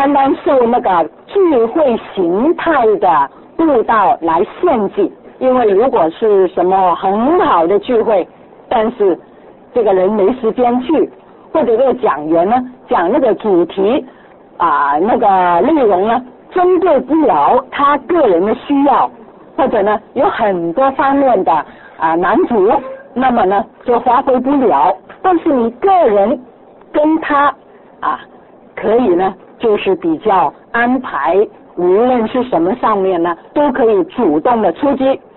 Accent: Guangdong, China; 如果他呢是用广东话的，我们是广东人呢就可以用广东话方言呢跟他谈论哈

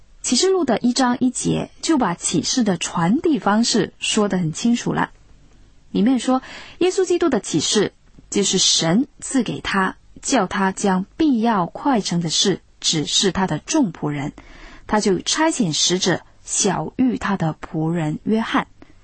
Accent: China; 那对我们中国人来说呢，是一种很陌生的文体

